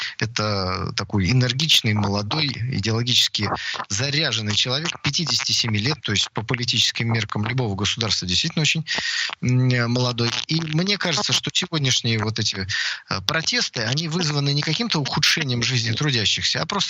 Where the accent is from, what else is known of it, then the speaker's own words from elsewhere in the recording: Saint Petersburg, Russia; Я из Санкт-Петербурга